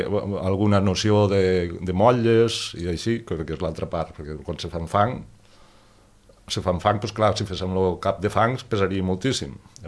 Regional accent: Torres de Segre, Catalonia, Spain; born there; Jo vaig néixer a Torres de Segre, que és un poble de la província de Lleida, que està a uns 15 quilòmetres al sud de Lleida. Torres de Segre, al costat del riu Segre.

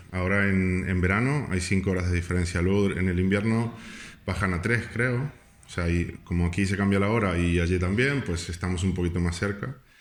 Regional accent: Montevideo, Uruguay; moved away; de donde soy yo, que soy de Montevideo, que en la capital hay playa.

